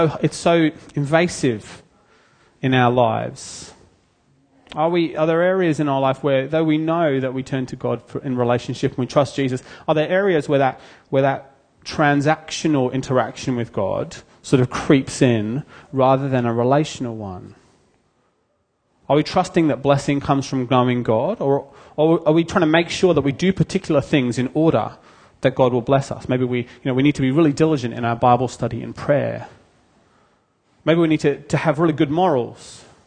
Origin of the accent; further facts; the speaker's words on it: United Kingdom; Sorry, I'm British, that's why that joke's funny.